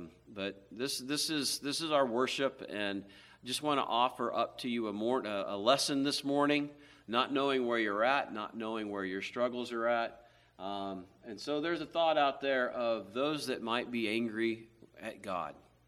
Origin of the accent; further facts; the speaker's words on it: Cincinnati, Ohio, United States; I hail from Greater Cincinnati.